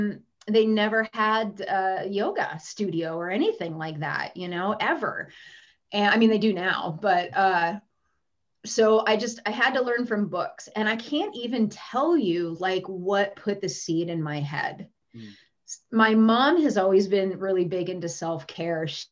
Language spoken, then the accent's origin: English; Livingston, Montana, United States; Like where I grew up, I grew up in Livingston, Montana, and it was all, I was such a square peg, you guys.